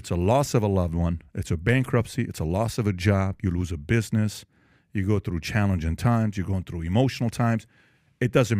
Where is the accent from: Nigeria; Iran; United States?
Iran; English is a second language; moved away; also born or lived in Germany; I'm half Assyrian, half Armenian, born and raised in Iran, lived at a refugee camp in Germany